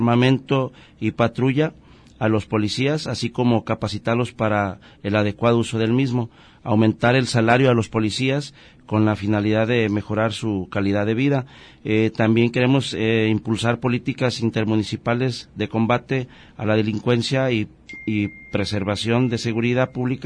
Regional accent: Autlán, Jalisco, Mexico; es una persona humilde, originaria de aquí de Autlán, padre de familia con 2 hijos

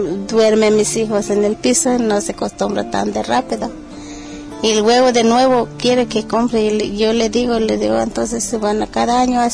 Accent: Guerrero, Mexico; moved away; Guerrero, pues, venimos para acá para trabajar mi esposo en el caña y para... pues para vamos a comer, como allá en mi pueblo no hay trabajo. Y por eso venimos para acá.

